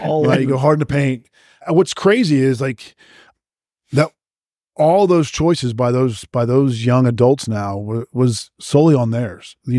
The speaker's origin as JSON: {"language": "English", "region": "the North", "country": "United States", "said": "because I'm from the North. So when you hear the sound of my voice, that's the sound of victory."}